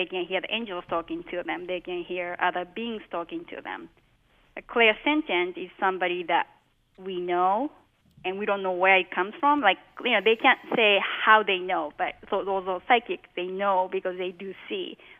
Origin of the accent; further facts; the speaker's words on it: Tokyo, Japan; Well, I was raised in Tokyo, Japan, where religion is kind of very confused there.